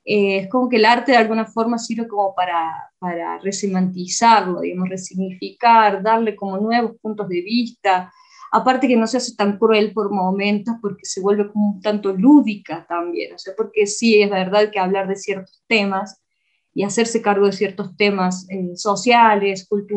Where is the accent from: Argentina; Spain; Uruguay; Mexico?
Argentina; Córdoba; now in Ecuador; yo soy de Córdoba, Argentina. Vengo en mis estudios... están vinculados con las artes escénicas. Soy licenciada en teatro por la Universidad Nacional de Córdoba